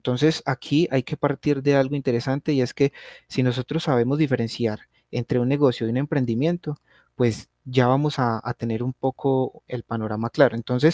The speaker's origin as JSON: {"language": "Spanish", "town": "Circasia", "region": "Quindío", "country": "Colombia", "tie": "born or raised there", "also_born_or_lived": "Armenia", "said": "Soy quindiano, nací en Armenia, pero la mayor parte del tiempo he vivido en Circasia, Quindío, que es un municipio muy, muy cercano."}